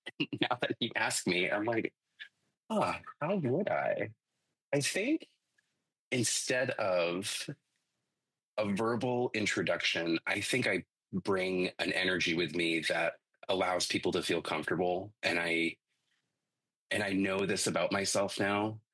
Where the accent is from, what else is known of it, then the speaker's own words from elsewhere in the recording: Norway, Maine, United States; Yeah, I grew up in Western Maine in a very small town called Norway.